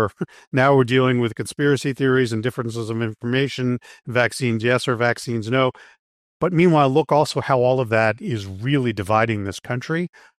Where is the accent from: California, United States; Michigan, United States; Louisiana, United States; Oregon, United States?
California, United States; and I live in Virginia, I'm from California